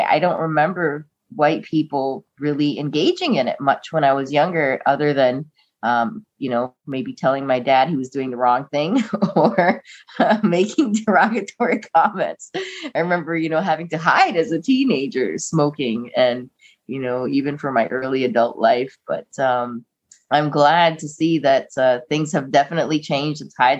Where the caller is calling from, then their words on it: Hamilton, Ontario, Canada; I am calling in from Hamilton, Ontario today, Canada.